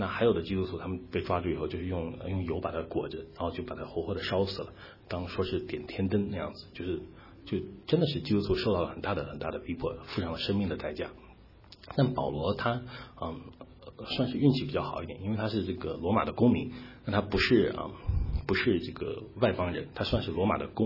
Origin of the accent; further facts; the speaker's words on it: China; 那我们中国人有一句话，人之将死其言也善，对不对？